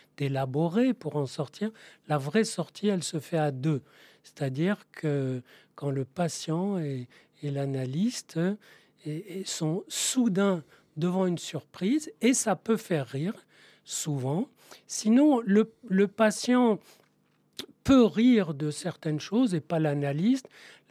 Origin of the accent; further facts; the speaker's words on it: Marrakesh, Marrakesh-Safi, Morocco; born there; je suis né à Marrakech. Et à Marrakech, dans les années 50